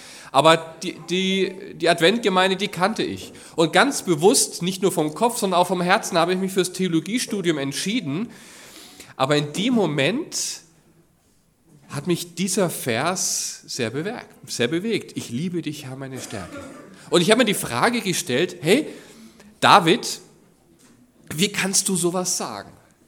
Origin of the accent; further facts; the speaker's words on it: Forchheim, Bavaria, Germany; Ich bin, wie gesagt, geboren und groß geworden in Forchheim